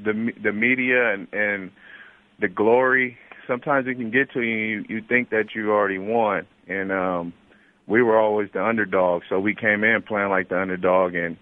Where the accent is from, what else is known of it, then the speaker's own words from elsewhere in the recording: Pomona, California, United States; You know, growing up in Pomona, we didn't have that as a kid when I was growing up.